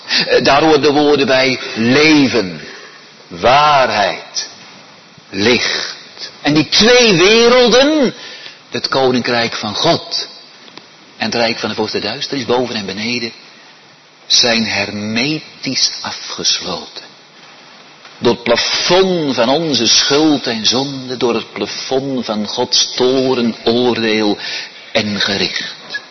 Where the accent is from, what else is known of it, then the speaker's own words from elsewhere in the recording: Netherlands; in Nederland woon en geboren ben, kan ik geen Spaans paspoort krijgen, want ik ben geen Spanjaard.